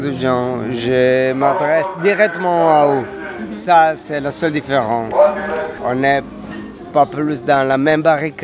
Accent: Italy; French is a second language; je suis acteur et metteur en scène et écrivain de théâtre. Je viens d'Italie, bien sûr, je ne parle pas bien français

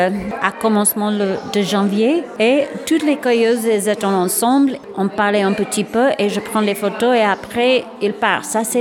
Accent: United States; French is a second language; now in France; Oui, je suis des États-Unis avant.

